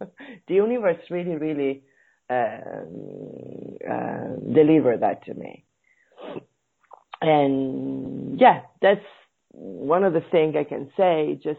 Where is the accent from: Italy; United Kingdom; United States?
Italy; You are from New Zealand. I am from Italy.